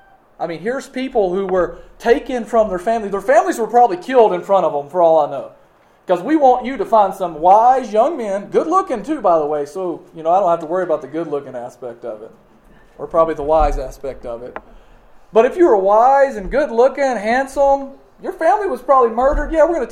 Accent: United States; That's part of being an American, living here.

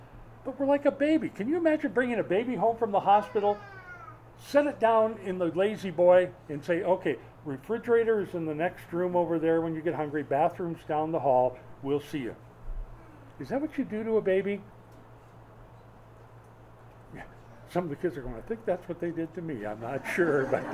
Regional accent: Minnesota, United States; did I tell you I grew up in Minnesota? Okay, spring comes there about July.

